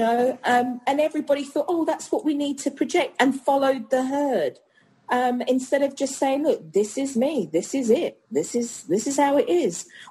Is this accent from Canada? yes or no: no; United Kingdom; So as a Brit, I really stood back and I'm like, how is this being seen as Republican?